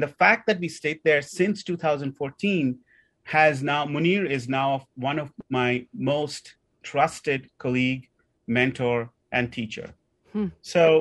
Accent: India; But also I'm from India. I've traveled across the multiple cities.

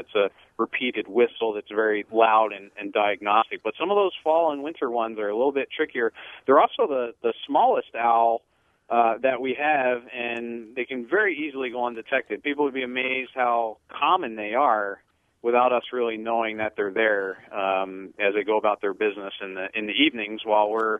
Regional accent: Pennsylvania, United States; I can remember growing up in Pennsylvania and being out in the woods in the evening

